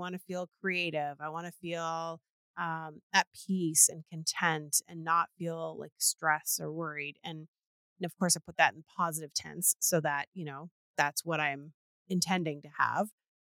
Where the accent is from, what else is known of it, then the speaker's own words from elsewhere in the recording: Canada; I'm from Canada.